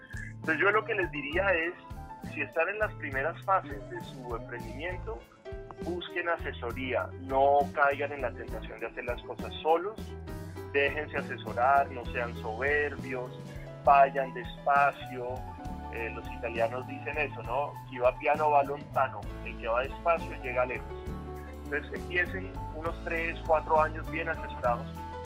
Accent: Bogotá, Colombia; Yo soy un empresario bogotano.

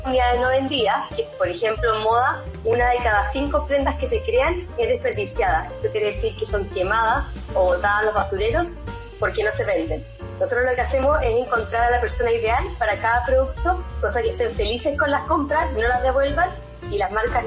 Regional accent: Chile; yo soy ingeniera comercial, estudié negocios, soy de Chile, tengo 33 años

